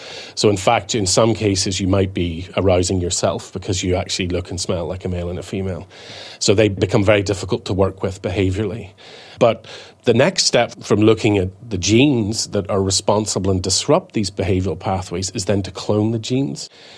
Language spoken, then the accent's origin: English; Ireland; As an Irishman, I would say 20 minutes is pretty good.